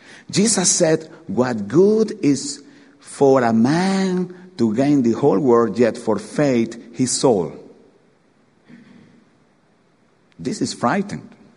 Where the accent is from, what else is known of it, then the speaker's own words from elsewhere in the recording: Ecuador; English is a second language; now in United Kingdom; I have a passport that said I am Ecuadorian. I have another passport that said I am British.